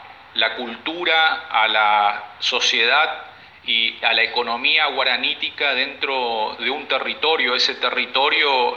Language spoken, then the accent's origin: Spanish; Argentina; el principal producto que nos representa como argentinos